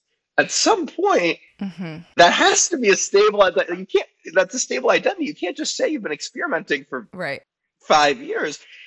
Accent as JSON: {"language": "English", "town": "Los Angeles", "region": "California", "country": "United States", "tie": "born or raised there", "said": "So I grew up in Los Angeles in the Valley. I'm a proud Valley boy. And I grew up in like a reformed Jewish family"}